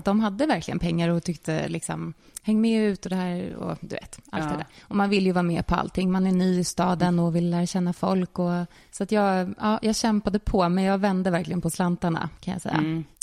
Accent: Lidingö, Stockholm County, Sweden; Jag är uppväxt på Lidingö.

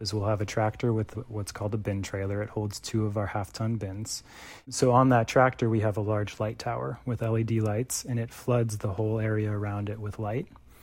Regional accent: California, United States; Quick background on me, born and raised in California where I currently live and make wine.

